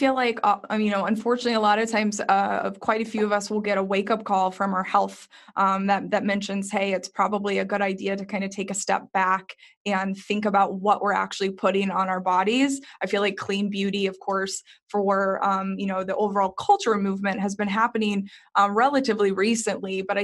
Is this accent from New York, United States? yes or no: no; Texas, United States; like I said, I grew up in Texas and same thing.